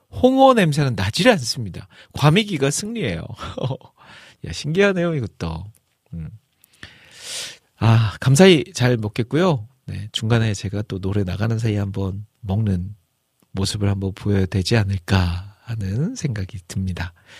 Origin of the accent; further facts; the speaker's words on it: Jeolla, South Korea; 제가 고향이 전라도고